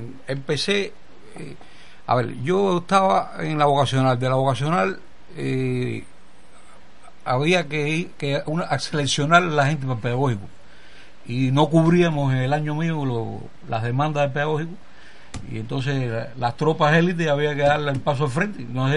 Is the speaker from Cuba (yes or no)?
yes; Havana, Cuba; born there; yo nací en una bodega, en El Morro, ahí en la calle Tagón y Línea.